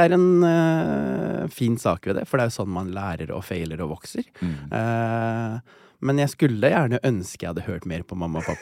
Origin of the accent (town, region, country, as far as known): Oslo, Norway; born or raised there